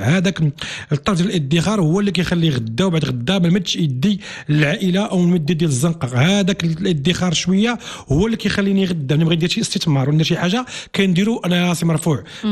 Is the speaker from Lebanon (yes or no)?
no; Morocco; حنايا اليوم كمغاربه خاصنا نغيروا من العادات الاستهلاكيه ديالنا